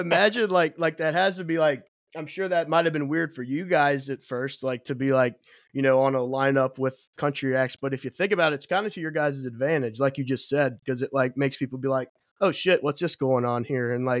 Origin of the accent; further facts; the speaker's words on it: Cincinnati, Ohio, United States; I'm from Cincinnati, so I make my way down there every once in a while.